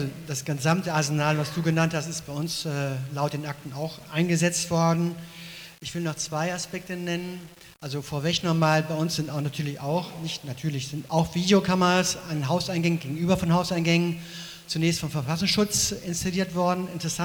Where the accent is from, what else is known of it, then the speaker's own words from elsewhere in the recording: West Germany, Germany; ich komme aus dem Westen